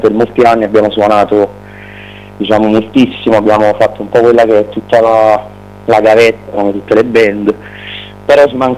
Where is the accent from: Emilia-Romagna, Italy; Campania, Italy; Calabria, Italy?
Campania, Italy; Benevento; Noi veniamo dalla Campania interna, siamo beneventani, anche se il gruppo è nato a Napoli